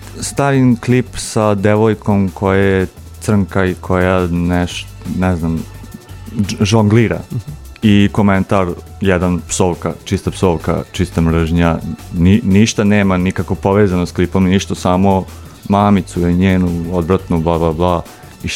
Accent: Serbia; ok, ja sam Srbin

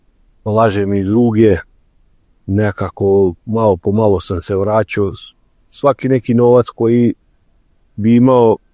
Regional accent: Vojvodina, Serbia; i iz Kutoga sam. To je jedno mesto 10 km od Novog Sada.

